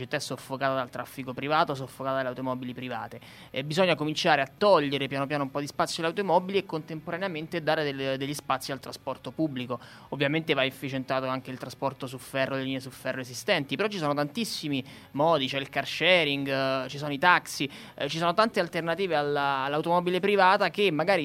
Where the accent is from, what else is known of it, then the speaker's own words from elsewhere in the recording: Rome, Lazio, Italy; noi un po' come romani siamo un po' abituati all'utilizzo eccessivo dell'automobile